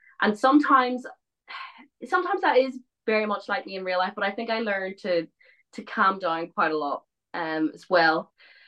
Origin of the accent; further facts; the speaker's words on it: Ireland; moved away as an adult; now in United Kingdom; I'm Irish through and through.